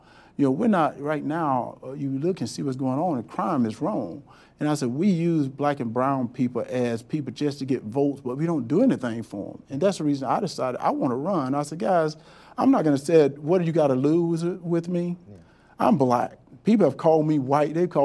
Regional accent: Wrightsville, Georgia, United States; I'm from Wrightsville, Georgia.

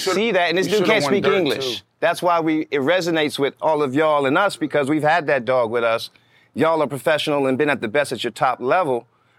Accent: Atlanta, Georgia, United States; Knew I was from Atlanta.

